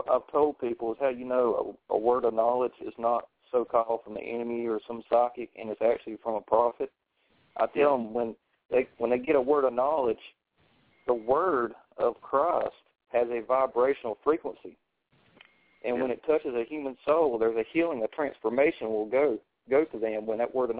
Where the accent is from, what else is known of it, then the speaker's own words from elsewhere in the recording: North Carolina, United States; I'm a southern boy. I'm from North Carolina, and I'm a fisherman, and I like to do the southern stuff.